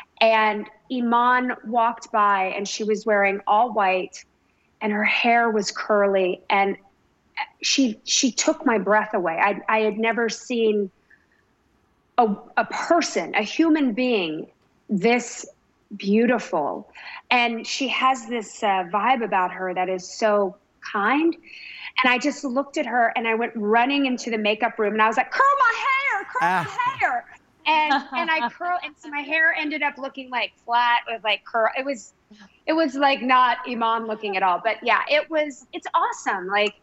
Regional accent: Lovingston, Virginia, United States; also born or lived in Richmond; Sort of a country. I was from this small town in Virginia called Lovingston, Virginia. And we just moved to Richmond, which was like the capital.

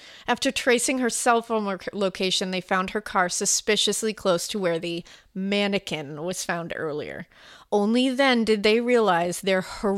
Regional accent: Sherbrooke, Quebec, Canada; So my hometown of Sherbrooke, Quebec, first responders appear to be the Canadian version of the LAPD.

